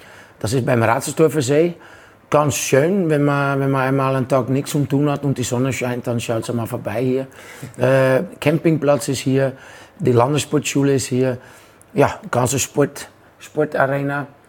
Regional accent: Rotterdam, South Holland, Netherlands; In meiner Heimatstadt Rotterdam.

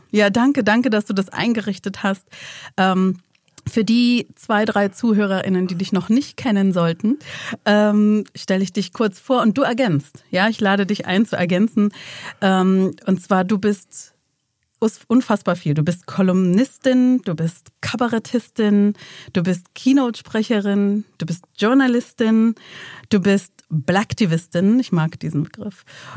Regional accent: Leipzig, Saxony, Germany; born there; meine Mama ist auch 1961 geboren und ich bin ja aus Ost, also ich bin ja in Leipzig geboren.

